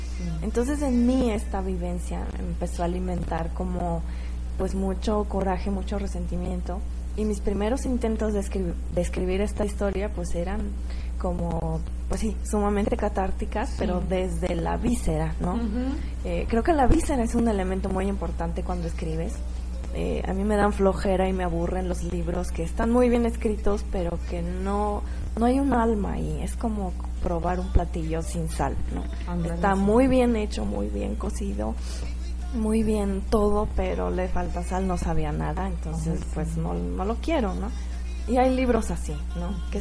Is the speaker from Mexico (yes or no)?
yes; Mexico; Pero los únicos que le atinaron a mi identidad mexicana fueron los tratantes de personas.